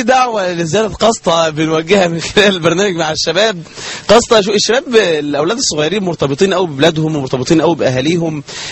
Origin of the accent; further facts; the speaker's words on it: Mansoura, Dakahlia, Egypt; احنا عندنا في المنصوره الظهر الاول